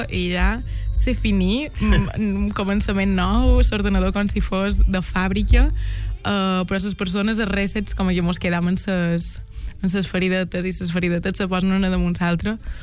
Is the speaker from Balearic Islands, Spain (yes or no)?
yes; Felanitx, Balearic Islands, Spain; és del meu poble, Felanitx